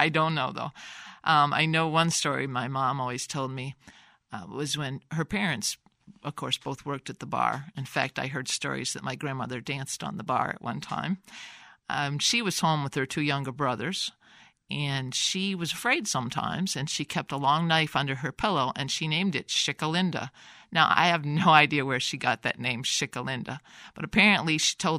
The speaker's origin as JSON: {"language": "English", "town": "Davenport", "region": "Iowa", "country": "United States", "tie": "born or raised there", "lives_now": "Rock Island, United States", "said": "the Quad Cities, we live in Rock Island, you and I, and the Quad Cities has always been important. I grew up in Davenport"}